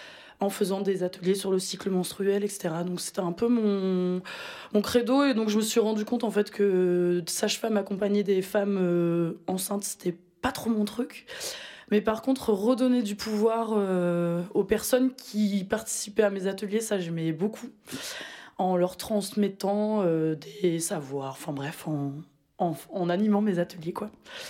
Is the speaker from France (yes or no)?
yes; France; moved away as an adult; now in Namur, Belgium; Je suis française de base, j'ai 23 ans.